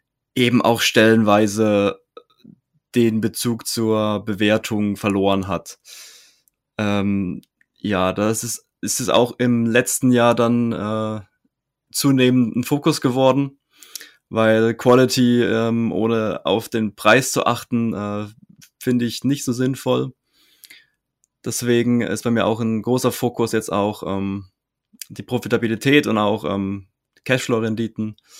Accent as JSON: {"language": "German", "region": "Baden-Württemberg", "country": "Germany", "said": "ich komme aus der Nähe von Karlsruhe und bin 25."}